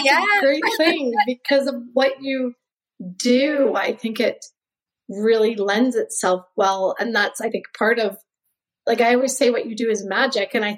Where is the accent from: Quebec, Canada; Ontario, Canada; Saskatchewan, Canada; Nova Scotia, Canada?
Saskatchewan, Canada; I grew up in Saskatchewan